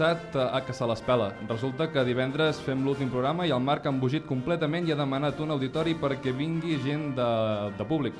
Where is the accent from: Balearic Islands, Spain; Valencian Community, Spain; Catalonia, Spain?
Catalonia, Spain; som catalans